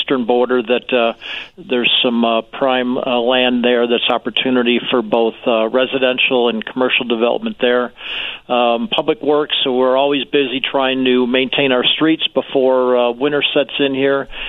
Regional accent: United States; and I grew up in Lake County, so I was familiar with the area

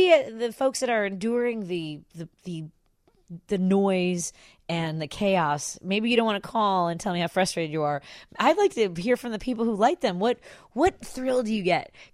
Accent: Norwood Park, Illinois, United States; I know that's because we grew up in Norwood Park.

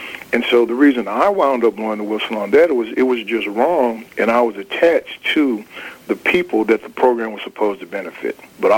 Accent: Arkansas, United States; I'm from Arkansas, River Delta. The soil is rich, but the people are poor. And my hometown was ranked the worst place to live in America 2 years in a row.

